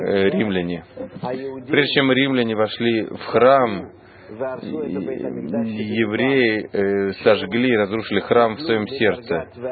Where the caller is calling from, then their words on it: Kiryat Gat, Southern District, Israel; Я говорю из Криат-Гата.